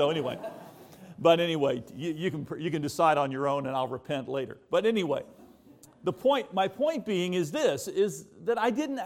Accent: United States; I mean, I'm an American.

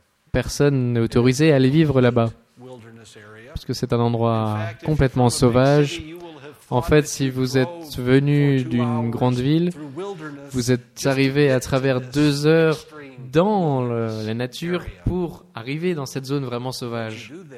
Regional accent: Minnesota, United States; Donc on vient des États-Unis à l'origine, du Minnesota. Et le Minnesota est l'endroit des 10 000 lacs. Et proche de la frontière canadienne

